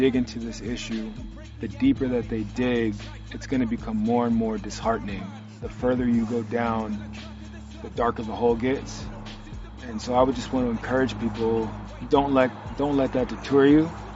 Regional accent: Oceanside, California, United States; from Oceanside, California, and I'm a hip-hop recording artist.

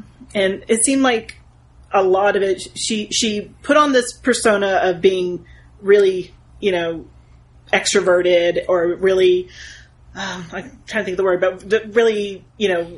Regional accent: Texas, United States; Same, or for me, this being like a Texas woman being like, yeah.

